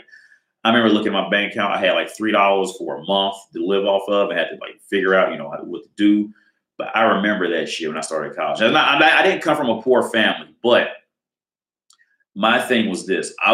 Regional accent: Cincinnati, Ohio, United States; I'm from Cincinnati and I moved to Dayton, Ohio, which is about a 50 mile drive, about 45 minutes.

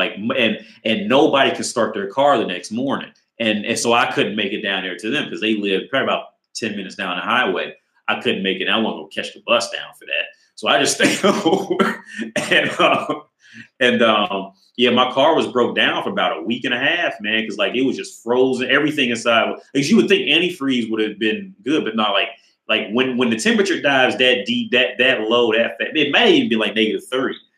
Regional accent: Cincinnati, Ohio, United States; also born or lived in Dayton; I'm from Cincinnati, but I graduated college in Dayton, Ohio from like three different colleges.

